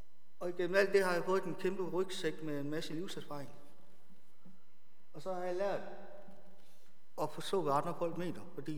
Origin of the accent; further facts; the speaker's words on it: South Korea; Danish is a second language; now in Esbjerg, Denmark; Så gammel er jeg faktisk. 50 år. Jeg er koreaner.